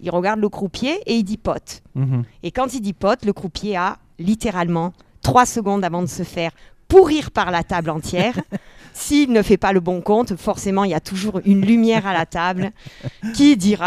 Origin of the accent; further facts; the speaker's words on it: Nîmes, Occitanie, France; born there; Je suis née à Nîmes, en fait. Je suis née dans le sud, dans une ville moyenne, on va dire.